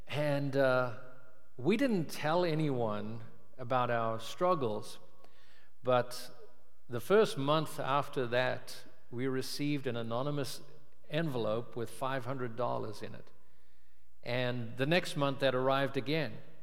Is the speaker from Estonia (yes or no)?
no; South Africa; moved away as an adult; now in United States; It's not something we grew up celebrating in South Africa, but we had lots to be thankful for. And so 21 years ago, we had our first Thanksgiving in America